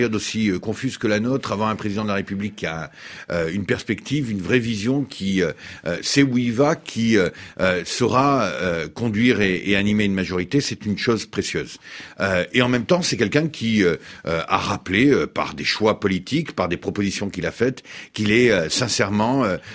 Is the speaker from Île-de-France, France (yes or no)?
no; Nouvelle-Aquitaine, France; Je vous l'ai dit, moi je suis des Pyrénées-Atlantiques, où on a une tradition d'accueil très forte avec l'ensemble et des pays européens et des pays d'Afrique.